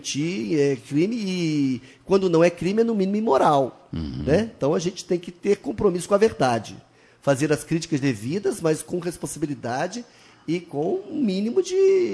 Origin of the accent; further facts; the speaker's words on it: Campos dos Goytacazes, Rio de Janeiro, Brazil; porque eu sou de Campos